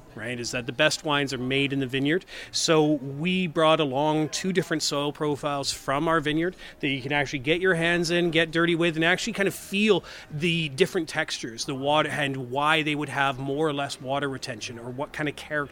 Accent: British Columbia, Canada; I grew up in BC. I grew up in Vancouver Island.

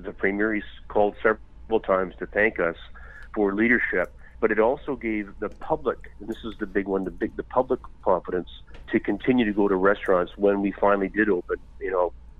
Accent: British Columbia, Canada; because we're Canadian, we're BC, and we're nice people.

